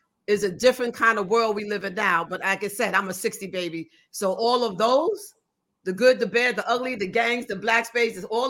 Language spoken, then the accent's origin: English; Bronx, New York, United States; growing up in the South Bronx for me was a different era, because I was a 60s baby where the cops on the beat would walk the beat.